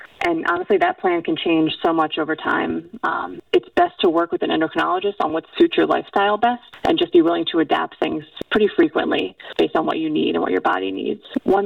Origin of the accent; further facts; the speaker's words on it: Maryland, United States; now in Oakland, United States; So I grew up in Maryland, living in Oakland now. The summers in Maryland are very hot and can get very humid